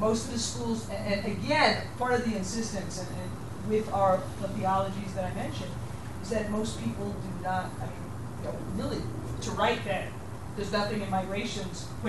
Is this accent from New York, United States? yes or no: yes; Bronx, New York, United States; I'm from the Bronx, and there's advantages and there's limitations.